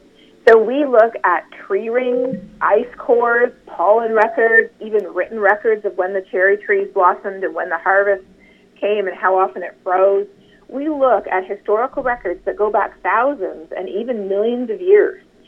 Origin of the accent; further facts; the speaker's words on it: Canada; growing up in Canada, I learned about climate change at a very early age. It's part of our educational system.